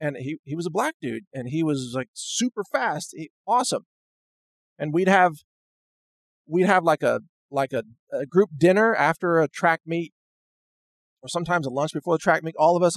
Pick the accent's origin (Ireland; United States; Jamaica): United States; Midwest; But I think I only heard that one time growing up in the Midwest.